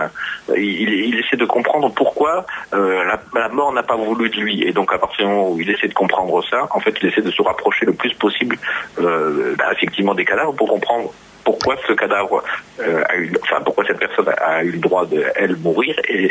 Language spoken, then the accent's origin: French; Bar-le-Duc, Grand Est, France; je suis Lorrain et que j'ai longtemps habité juste en dessous de Verdun, à Bar-le-Duc. Donc, c'était la base arrière de Verdun.